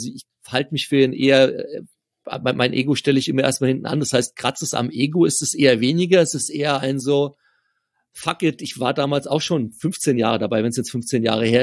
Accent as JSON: {"language": "German", "region": "Hesse", "country": "Germany", "said": "ich komme aus der Nähe von Frankfurt"}